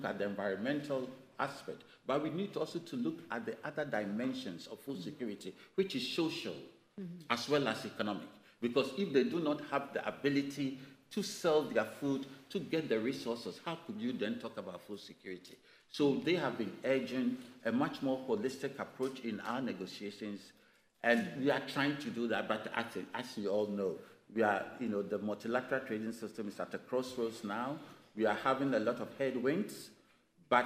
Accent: Ghana; I come from Ghana, by the way.

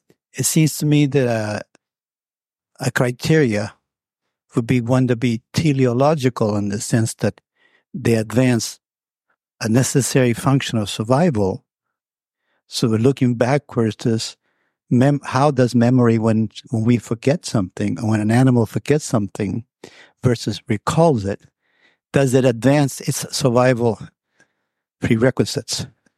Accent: Santiago, Santiago Metropolitan Region, Chile; English is a second language; I'm from Santiago de Chile.

